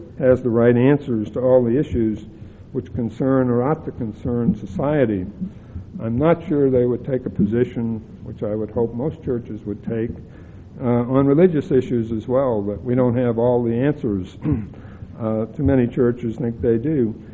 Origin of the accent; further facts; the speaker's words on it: Boston, Massachusetts, United States; I'm Irish. I'm from Boston. I know how to play politics.